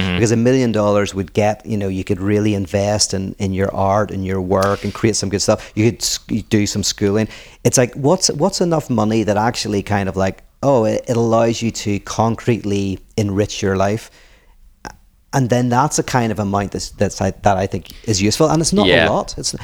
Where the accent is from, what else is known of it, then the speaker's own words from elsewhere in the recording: Northern Ireland, United Kingdom; I grew up in Ireland, in Northern Ireland.